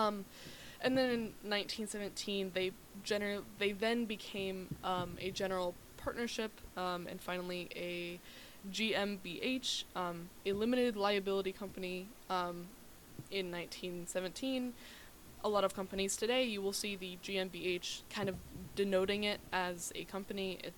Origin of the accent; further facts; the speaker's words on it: United States; I mean, obviously, as an American, like, that's really cool to me.